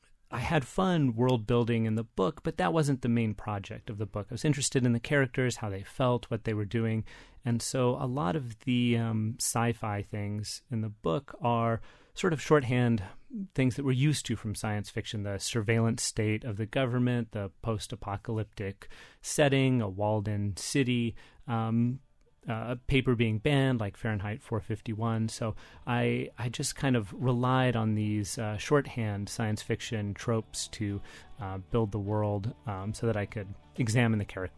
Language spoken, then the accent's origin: English; Texas, United States; growing up in Texas, of course, you get a lot of Texas history along with the U.S. history.